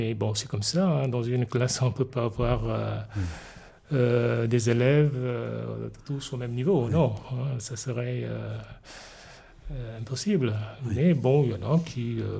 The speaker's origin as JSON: {"language": "French", "country": "Chad", "moved": "yes", "said": "Donc je ne suis pas du tout coupé avec mon pays d'origine."}